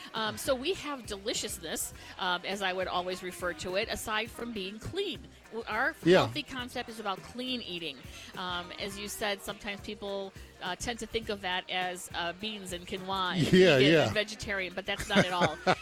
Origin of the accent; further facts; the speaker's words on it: Chicago, Illinois, United States; moved away as an adult; So the quick story is we're from Chicago, and we've been here now about 26 years.